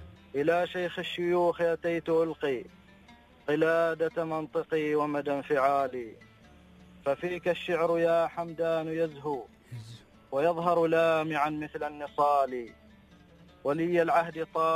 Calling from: Oman; أنا أتأسف أكلمكم من عمان، ما أسمع البرنامج

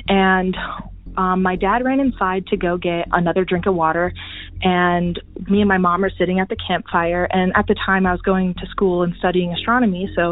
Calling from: Bremerton, Washington, United States; I'm from Bremerton, Washington, and this is my backyard UFO story.

